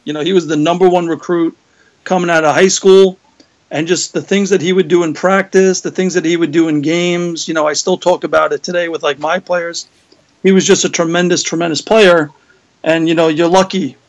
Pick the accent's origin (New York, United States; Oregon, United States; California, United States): New York, United States; Levittown; You know, like you, Ryan, I grew up in Levittown, New York.